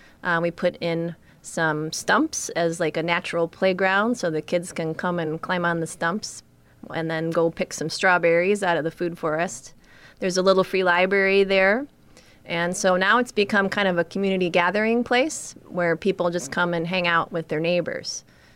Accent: Woodstock, Illinois, United States; I grew up in Woodstock.

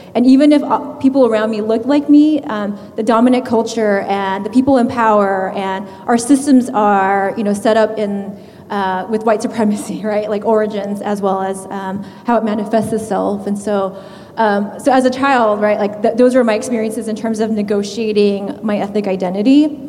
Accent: Cerritos, California, United States; because I grew up in Cerritos. Is anybody from there? Yay! Okay. So Cerritos is a majority-minority community, right? So I grew up with lots of Asian Americans, lots of Korean friends

